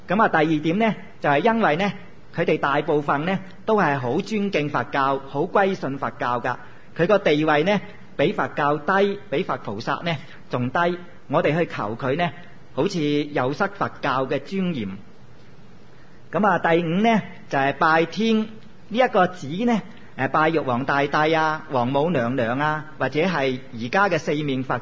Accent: Hong Kong; 係我哋香港人叫㗎啫

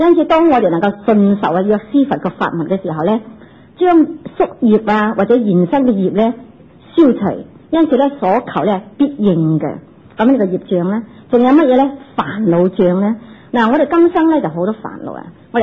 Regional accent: China; 我们中国人有句那些什么西春就是写出入平安的

